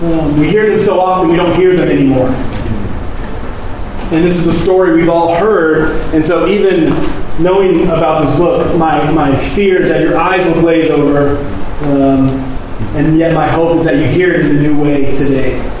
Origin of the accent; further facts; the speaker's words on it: the South, United States; Growing up in the South, Southern Baptist, I heard this story.